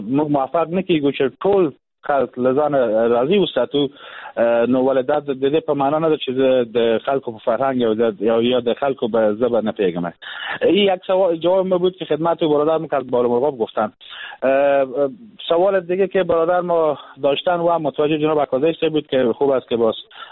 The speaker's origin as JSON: {"language": "Persian", "region": "Herat", "country": "Afghanistan", "tie": "born or raised there", "said": "من اتفاقا در ولایت هرات کلان شدم بزرگ شدم در حوزه غرب افغانستان"}